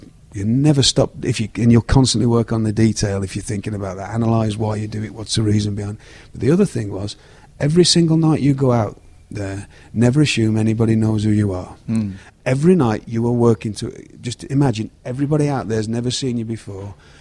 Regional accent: United Kingdom; I think that's just part of being British growing up.

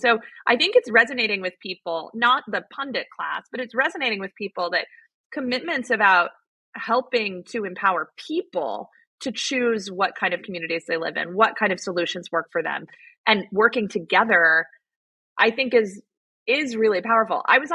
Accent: Arizona, United States; I grew up in Arizona, and people who are followers of election results know that last week in Arizona, my home state, was an absolute bloodbath.

